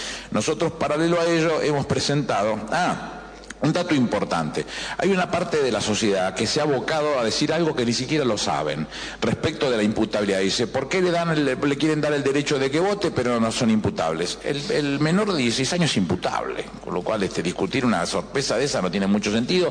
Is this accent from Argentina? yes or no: yes; Argentina; durante buena parte de nuestra vida como argentinos